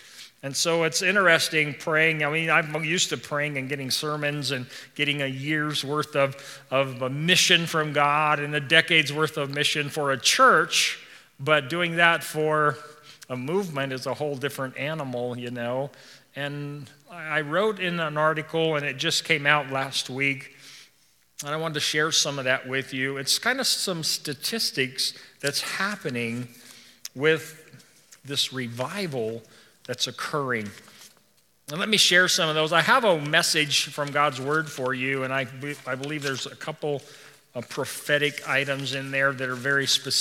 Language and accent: English; Idaho, United States; And I said, well, I'm from Idaho, North Idaho.